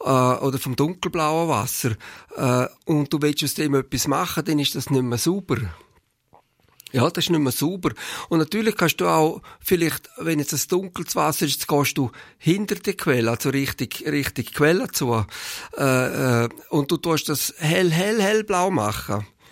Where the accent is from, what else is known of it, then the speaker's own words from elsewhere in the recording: Graubünden, Switzerland; Vielleicht bin ich ein Bündner, ein bisschen langsam